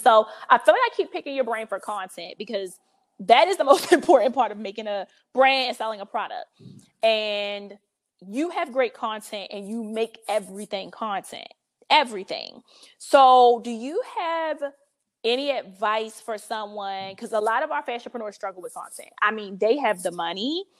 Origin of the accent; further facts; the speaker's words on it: Baltimore, Maryland, United States; now in Los Angeles, United States; I'm from Baltimore originally, but I've been living in LA for years